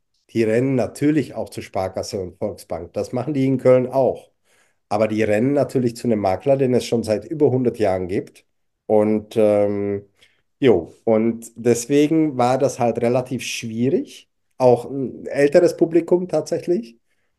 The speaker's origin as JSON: {"language": "German", "country": "Czechia", "said": "Wo kommt denn der her? Und dann sage ich, naja, ich komme aus der Tschechei und so dies und das."}